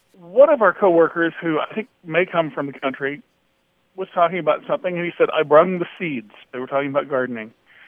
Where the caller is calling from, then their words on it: Irving, Texas, United States; I'm calling from Irving, Texas.